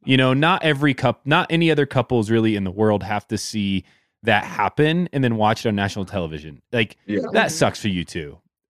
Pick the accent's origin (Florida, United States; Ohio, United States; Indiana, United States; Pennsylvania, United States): Indiana, United States; I'm from Indiana. And so Chicago is has a special place in my heart.